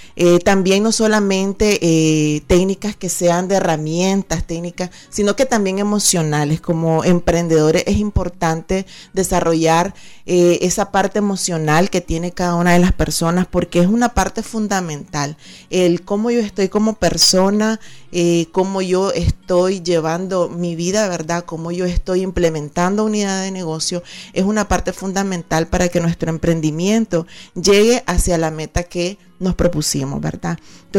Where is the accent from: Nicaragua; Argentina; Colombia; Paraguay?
Nicaragua; nosotros como nicaragüenses tenemos esa capacidad. Los nicaragüenses nos caracterizamos por ser hombres y mujeres trabajadoras